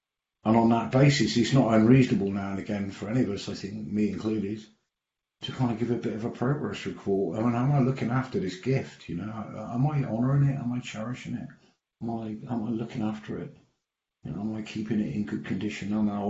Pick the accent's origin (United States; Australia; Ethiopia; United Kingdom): United Kingdom; Birkenhead, North West England; also born or lived in Liverpool; When I was born in Liverpool. I was brought up the first early days of my life in a place called Birkenhead, which is across the river, just across the Mersey.